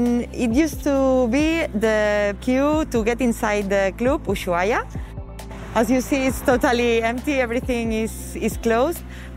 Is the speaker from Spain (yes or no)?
yes; Ibiza, Balearic Islands, Spain; English is a second language; I'm native from Ibiza, and I'm DJ.